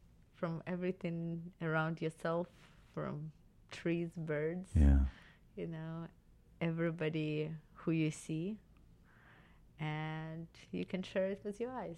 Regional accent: Ukraine; I was born in Ukraine.

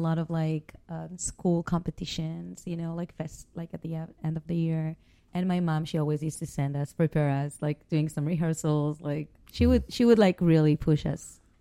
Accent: Eilat, Southern District, Israel; I grew up in a very small city, mm-hmm. like Eilat.

